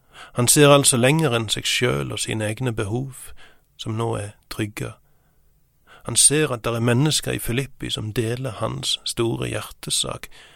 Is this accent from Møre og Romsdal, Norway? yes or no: no; Sokndal, Rogaland, Norway; Jeg husker fra oppveksten min i Sokndal